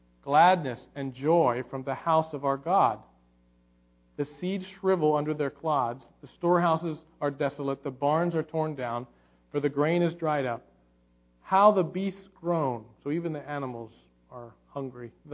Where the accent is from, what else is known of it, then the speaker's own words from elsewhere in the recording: Pennsylvania, United States; When I grew up in Pennsylvania, and we lived out in the country, and when I was growing up, it's not like this anymore, but we didn't really have any tall trees